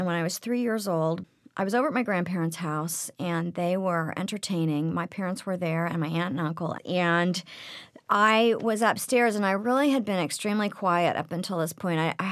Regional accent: Oklahoma City, Oklahoma, United States; also born or lived in Los Angeles; Yes, my father is from Oklahoma City, and my mother's from Tulsa, and I grew up in Oklahoma City.

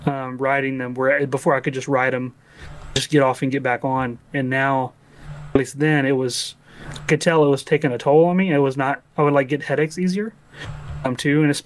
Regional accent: Richmond, Virginia, United States; But growing up, I grew up mostly in Richmond, Virginia, and we had King's Dominion, which had all kinds of cool coasters.

